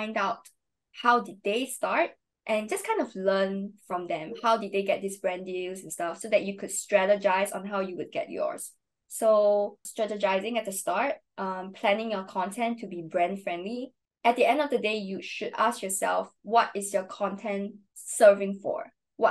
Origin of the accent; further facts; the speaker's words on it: Singapore; that's when I guess people really get to know that I'm from Singapore